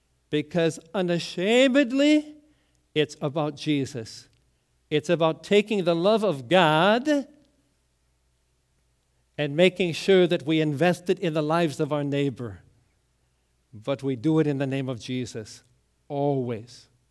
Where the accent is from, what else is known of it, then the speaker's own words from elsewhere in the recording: Wisconsin, United States; I grew up in Wisconsin, you know that. Dairyland State.